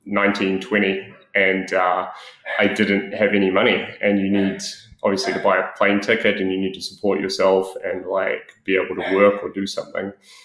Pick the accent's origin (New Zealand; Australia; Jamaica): New Zealand; Auckland; also born or lived in Morrinsville; Yeah, so I was born in Morrinsville, which is about 2 hours south of Auckland, but I grew up mostly in Auckland. So my sort of life in New Zealand was very much the sort of big city Auckland life on the North Shore.